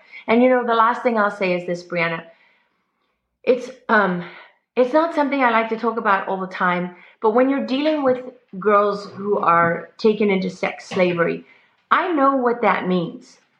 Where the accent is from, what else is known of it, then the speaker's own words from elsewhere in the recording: South Africa; born there; I'm an African. I was born in South Africa. Now, people don't like me to say that because I'm white. And oh, no, you're not allowed to say that as a white person. But my mother and father were born in South Africa